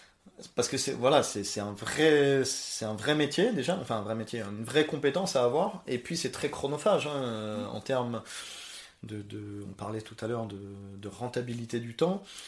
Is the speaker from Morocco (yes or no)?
no; France; comme on est français